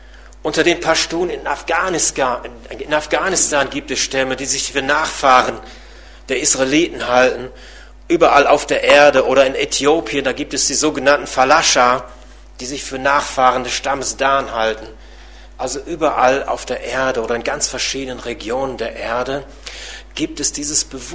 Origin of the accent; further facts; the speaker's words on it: Lower Saxony, Germany; In Ostfriesland, in meiner Heimat